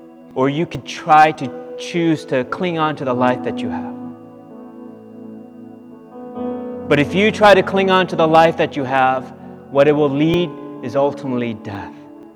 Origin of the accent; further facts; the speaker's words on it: South Korea; I remember when I was growing up in Korea, my sister, she after school went to one of her friend's houses to play